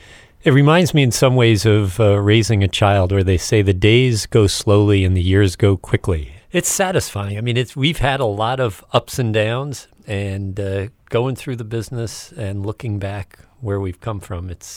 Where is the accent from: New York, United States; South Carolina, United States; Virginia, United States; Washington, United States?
New York, United States; Manhattan; So I'm from Manhattan. Lived there till I was 8, and then my mom got mugged in our elevator of our building, and we decided to move out to the presumed safety of the suburbs.